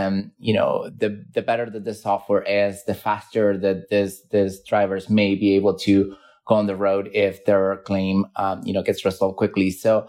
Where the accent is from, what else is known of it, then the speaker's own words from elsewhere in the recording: Argentina; English is a second language; it seems like I'm 50% Sicilian, 25% from the north of Italy, even though I was born and raised in Argentina.